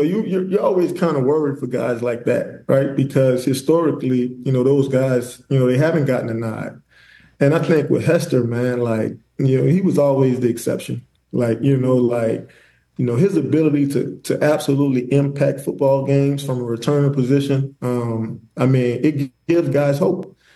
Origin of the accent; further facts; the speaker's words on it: Louisiana, United States; when I was growing up in Louisiana, like, watching the Miami, you know, football team, like, in the mid-2000s